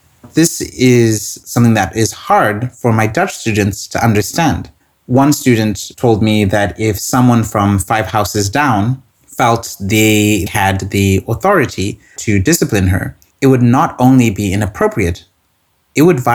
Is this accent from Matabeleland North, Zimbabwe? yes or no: no; Harare, Zimbabwe; now in Netherlands; I grew up in Harare, the capital of Zimbabwe. But even someone from the city, like me